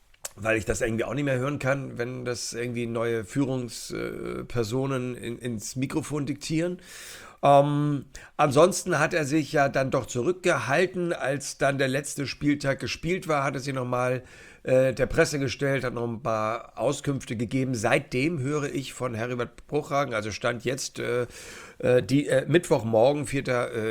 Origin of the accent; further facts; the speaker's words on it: Hamburg, Germany; als Hamburger